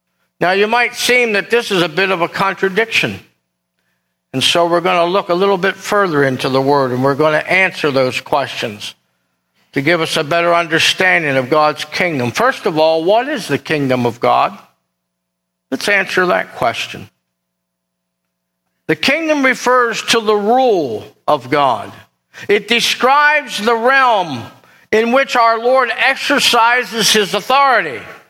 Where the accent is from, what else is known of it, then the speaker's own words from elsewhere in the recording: United States; I love America. I'm glad I'm American.